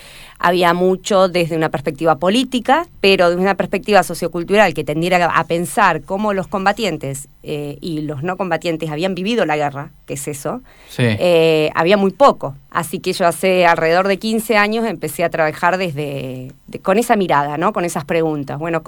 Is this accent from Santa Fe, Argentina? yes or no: no; Bahía Blanca, Buenos Aires Province, Argentina; Yo soy de Bahía Blanca. Bahía es una ciudad del sur de provincia de Buenos Aires que está en el litoral atlántico